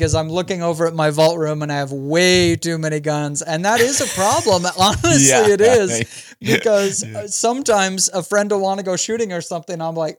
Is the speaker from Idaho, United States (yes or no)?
yes; Idaho, United States; now in St. George, United States; I live in southern Utah now. I'm from Idaho, but I live in southern Utah now.